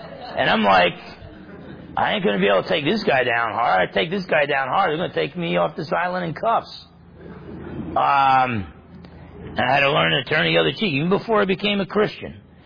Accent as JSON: {"language": "English", "region": "New Jersey", "country": "United States", "tie": "born or raised there", "said": "You know, when I was raised in New Jersey, I was not taught to be a merciful guy."}